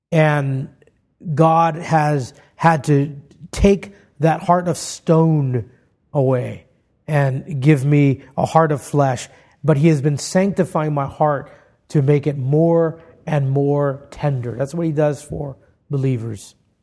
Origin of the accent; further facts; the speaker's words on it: Hawaii, United States; Growing up in Hawaii, it was common to go around barefoot as a kid